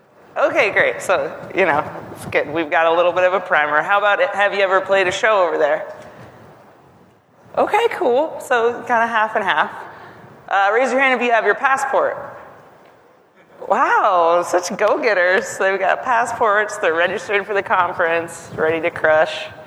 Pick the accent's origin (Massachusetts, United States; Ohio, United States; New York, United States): Ohio, United States; when you are touring Sweden and you're from Ohio, then that's really cool.